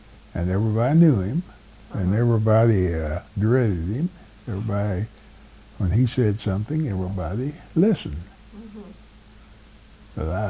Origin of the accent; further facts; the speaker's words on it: Jones Fork, Kentucky, United States; Over in Jones Fork.